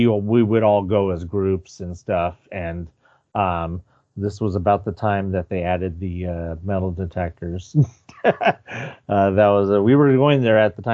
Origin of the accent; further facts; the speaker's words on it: San Bernardino, California, United States; I grew up in San Bernardino, and Magic Mountain. Just, we were basically in Rialto.